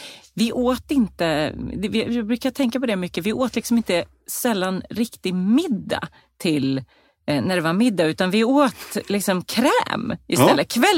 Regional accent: Eskilstuna, Södermanland, Sweden; born there; Ja, då föddes jag på Eskilstuna lasarett.

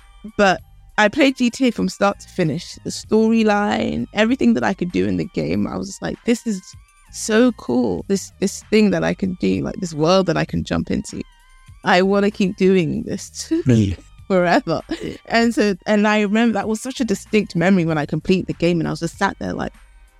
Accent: London, United Kingdom; No, I grew up here in London. I've grown up a few places, actually. Lived in Canada for a bit, Philadelphia in America, and in Ghana, all for like not more than 8 months at a time

